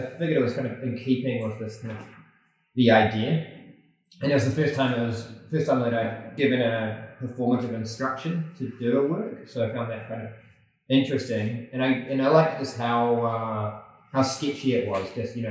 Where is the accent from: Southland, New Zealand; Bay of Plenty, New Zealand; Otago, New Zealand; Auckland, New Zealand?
Bay of Plenty, New Zealand; Rotorua; I grew up in Rotorua